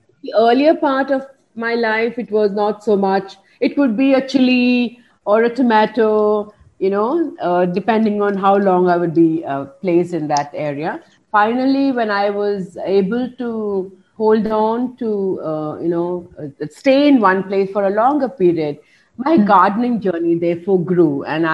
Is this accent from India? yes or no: yes; Tamil Nadu, India; I grew up in Tamil Nadu, in the hills of Tamil Nadu, the Anamalai Hills. My grandfather at that time was a tea garden supervisor.